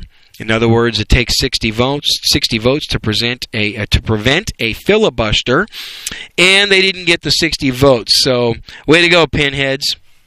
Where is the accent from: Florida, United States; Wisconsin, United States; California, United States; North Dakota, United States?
Wisconsin, United States; Senator Feingold in Wisconsin, which is really my home state of Wisconsin.